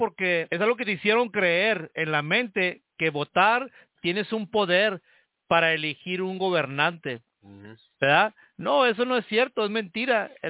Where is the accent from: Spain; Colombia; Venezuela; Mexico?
Mexico; No como mexicano, no como con la bandera de México cruzada aquí en el pecho.